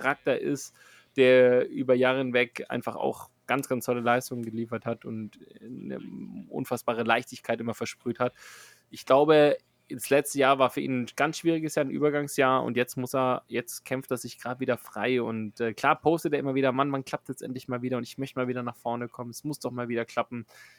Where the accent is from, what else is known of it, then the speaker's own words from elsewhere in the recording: Nuremberg, Bavaria, Germany; Ja, ich komme ja aus Nürnberg. Also von daher ist ja für mich Heimspiel.